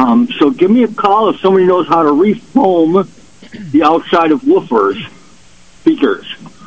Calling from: Batavia, New York, United States; Hey, Jimmy, it's your neighbor in Batavia

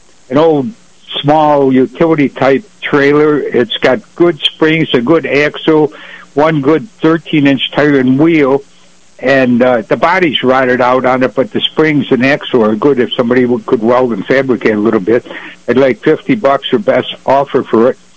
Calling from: Attica, New York, United States; I'm calling from Attica Center here this morning.

